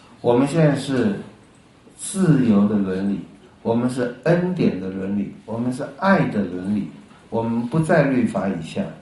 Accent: Taiwan; 我从台湾来，你可能把我当小孩

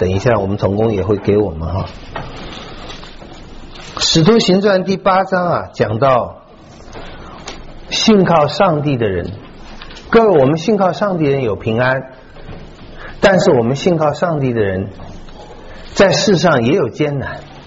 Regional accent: Taiwan; 我不知道中国大陆的，我从台湾来的

